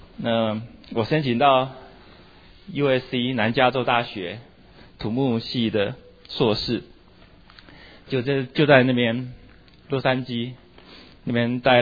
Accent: Taiwan; 我来自台湾，父母都是中研大学的化学系的教授

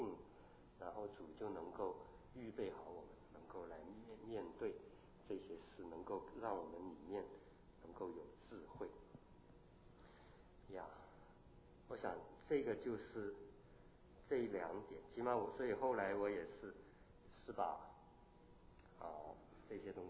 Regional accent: Chaozhou, Guangdong, China; 我是潮州人呢

